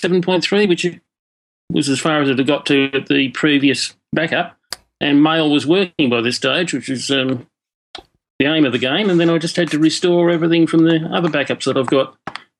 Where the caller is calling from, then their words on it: Australia; Way down south in Australia.